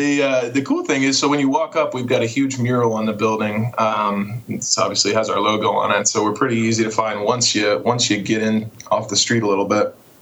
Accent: Michigan, United States; we bring apples in from Michigan, which is where I'm from, and actually my business partner is from as well

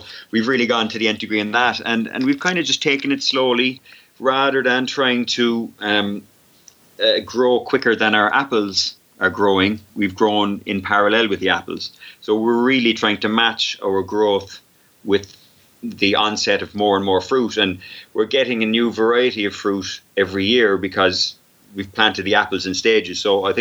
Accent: Cork, Munster, Ireland; We're both from Cork.

